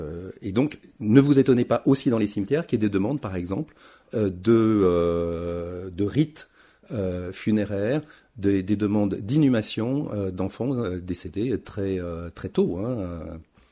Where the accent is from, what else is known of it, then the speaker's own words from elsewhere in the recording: Bourgogne-Franche-Comté, France; Moi, je suis un Jurassien de la montagne du Jura, dans un petit village de 300 habitants. Je sais, avec un village, avec un cimetière autour du village où tous mes ancêtres sont enterrés.